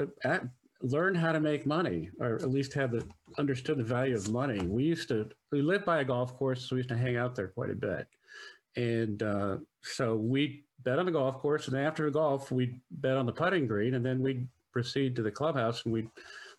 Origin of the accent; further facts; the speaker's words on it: Reno, Nevada, United States; born there; I was born in Reno, Lake Tahoe, Nevada.